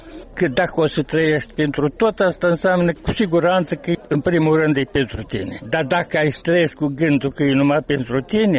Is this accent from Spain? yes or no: no; Moldova; Mă mândresc că sunt moldovean de origine română.